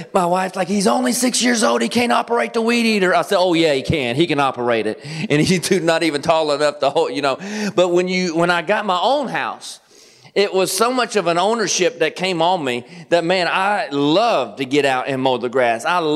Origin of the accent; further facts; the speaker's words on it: Kentucky, United States; now in Georgia, United States; I am not from Northern Michigan. Have you figured that out yet? And I grew up in Kentucky. I live in Georgia. I'm a Southern boy.